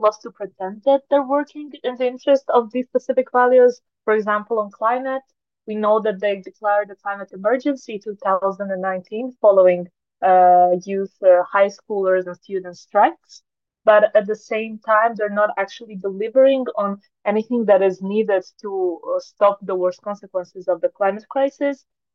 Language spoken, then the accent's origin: English; Split, Split-Dalmatia County, Croatia; English is a second language; now in Paris, France; I'm 21 years old and I come from Split in Croatia.